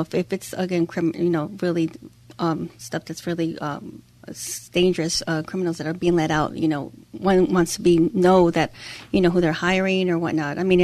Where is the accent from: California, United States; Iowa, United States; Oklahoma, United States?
California, United States; Los Angeles; I'm from Lincoln Heights, but I actually grew up in Elysian Valley, Frogtown.